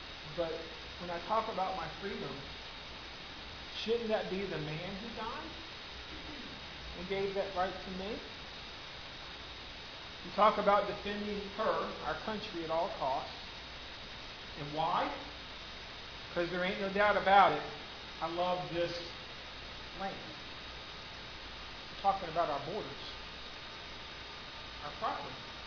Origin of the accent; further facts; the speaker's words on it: United States; born there; I'm an American. I love this country. I think it's probably the best country that you can possibly live in. Now I'm a little biased because it's the only country I have ever lived in. I was born here